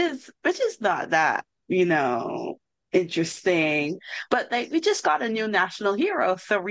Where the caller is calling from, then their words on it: Payson, Utah, United States; I am calling in from the Walmart parking lot in Payson, Utah.